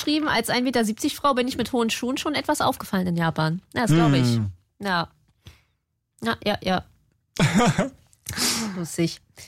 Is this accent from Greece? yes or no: no; Berlin, Germany; Oder ich bin halt aus Berlin und bin so gewohnt, dass es mir gar nicht auffällt.